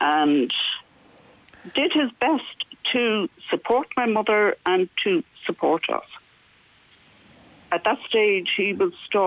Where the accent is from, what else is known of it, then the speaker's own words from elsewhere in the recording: Clontarf, Leinster, Ireland; So I grew up in Clontarf, and we had wonderful richness, you know, of environment at the time.